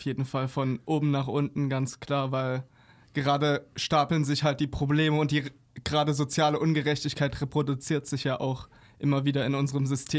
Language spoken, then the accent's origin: German; Werdau, Saxony, Germany; born there; Naja, wir sind in dieser sächsischen Kleinstadt geboren